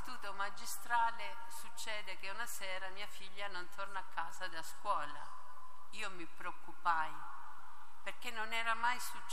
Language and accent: Italian; Apulia, Italy; ho 85 anni, sono una pugliese.